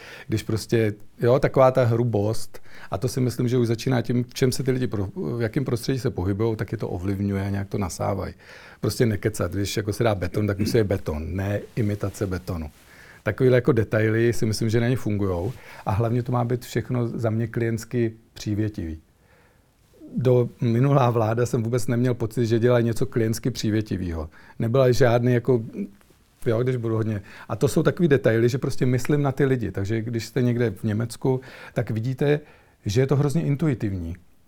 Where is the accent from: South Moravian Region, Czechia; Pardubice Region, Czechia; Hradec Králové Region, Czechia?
Hradec Králové Region, Czechia; Hronov